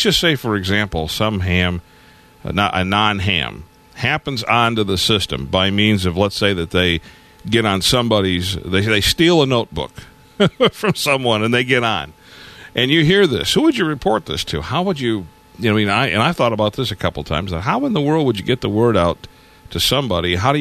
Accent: Detroit, Michigan, United States; I go to my hometown of Detroit and log into a machine somewhere

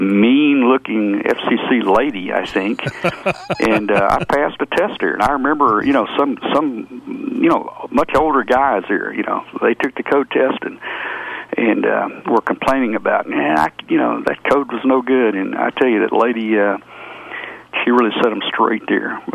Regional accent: United States; my hometown was about 50 miles from Memphis, Tennessee

